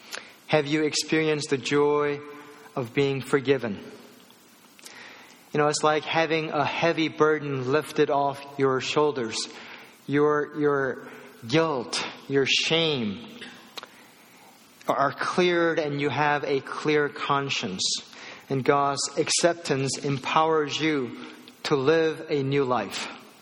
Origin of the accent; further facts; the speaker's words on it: South Korea; You know, I grew up in Korea, so in Korea they have these small, like, you know, rectangular mats.